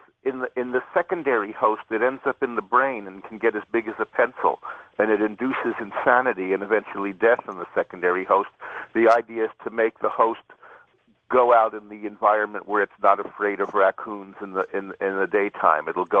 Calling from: Ithaca, New York, United States; I'm calling from Ithaca, New York.

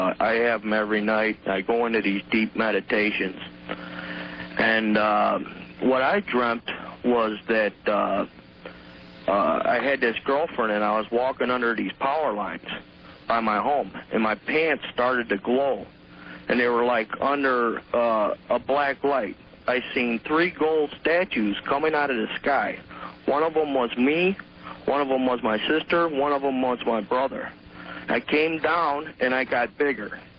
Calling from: Round Lake Beach, Illinois, United States; calling from Round Lake Beach.

